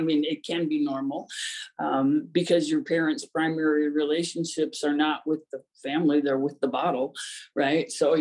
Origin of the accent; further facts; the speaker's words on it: Ohio, United States; I grew up in Ohio in a small town, and I thought I came from a perfectly wonderful family.